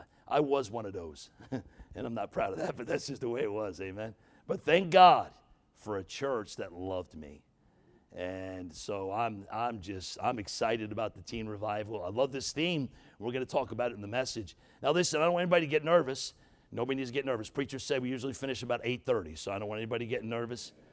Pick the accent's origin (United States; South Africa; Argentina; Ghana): United States; New York; I'm thankful because when I grew up in New York, that I had a church like this that loved me